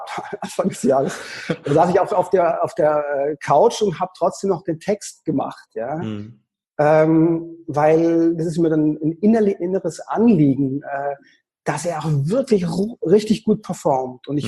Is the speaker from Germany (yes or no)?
yes; Konstanz, Baden-Württemberg, Germany; ich bin im Paradies groß geworden. Ja, also ich komme aus Konstanz